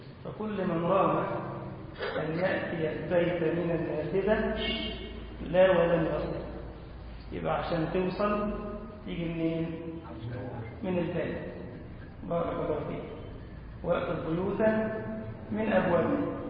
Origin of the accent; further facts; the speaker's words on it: Egypt; اللهم اجعل بلدنا مصر أمنا وأمانا واطمئنانا يا رب العالمين